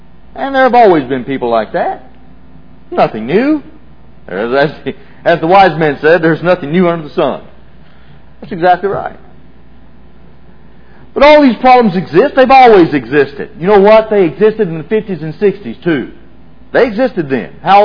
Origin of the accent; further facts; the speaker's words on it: Pine Bluff, Arkansas, United States; You know, I come from Pine Bluff, and back when I was a young child, you know, there were 600-700 Christians in Pine Bluff, Arkansas